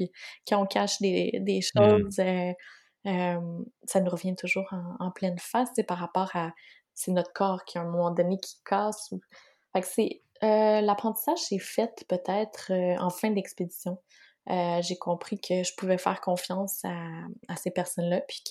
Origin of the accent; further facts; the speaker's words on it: Quebec, Canada; Martin et moi, on était Québécois.